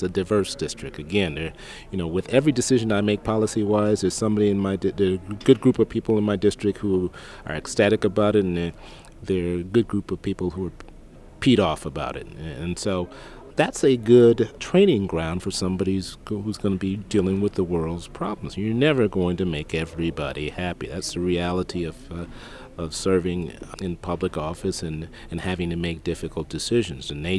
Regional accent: Chicago, Illinois, United States; I'm a Chicagoan. I live three blocks away from where I grew up

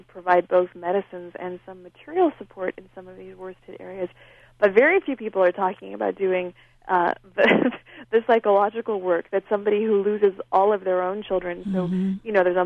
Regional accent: Canada; I'm Canadian, so we don't spend a lot of time saying nice things

